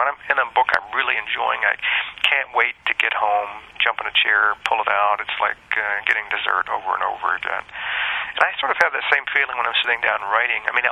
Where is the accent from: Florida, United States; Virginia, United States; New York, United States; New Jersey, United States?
Virginia, United States; Richmond; And I grew up in Richmond, Virginia, never really traveled outside the city or state when I was a kid.